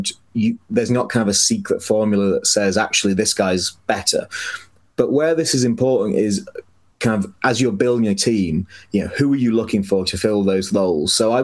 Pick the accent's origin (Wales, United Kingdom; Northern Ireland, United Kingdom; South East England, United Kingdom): Wales, United Kingdom; I'm Welsh as well